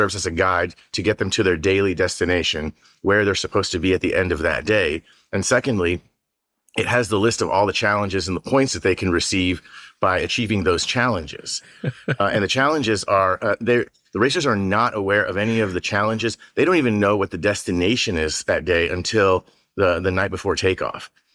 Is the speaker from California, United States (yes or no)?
no; Austin, Texas, United States; I'm in Austin, Texas right now. I'm from Austin, Texas, and I'm the owner of a handmade tile company called Clay Imports.